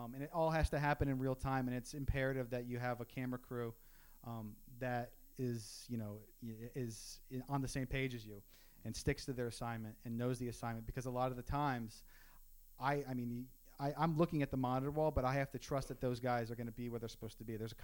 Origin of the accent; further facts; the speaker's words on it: North Carolina, United States; I grew up in North Carolina. I made him watch a lot of Met games.